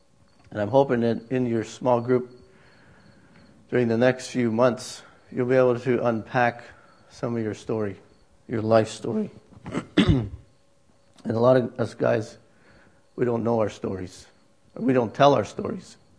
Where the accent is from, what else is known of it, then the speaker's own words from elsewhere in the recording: Ontario, Canada; I grew up in northwestern Ontario, in an area known as the Canadian Shield.